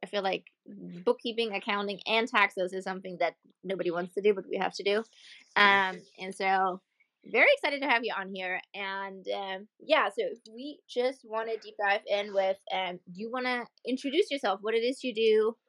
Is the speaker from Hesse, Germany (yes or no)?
no; Stuttgart, Baden-Württemberg, Germany; English is a second language; I'm from Stuttgart.